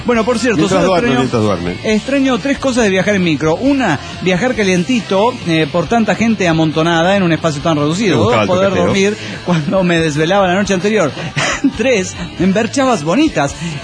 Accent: Puebla, Mexico; de Puebla, México.

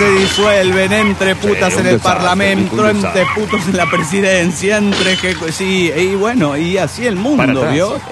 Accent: Mexico City, Mexico; del DF Mexicano.

